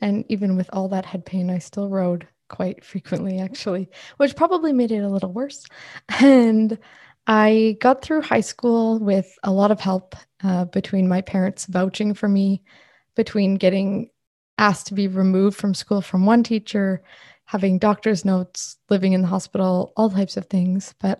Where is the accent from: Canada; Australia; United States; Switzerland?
Canada; Thunder Bay, Ontario; Thunder Bay, Ontario in Canada.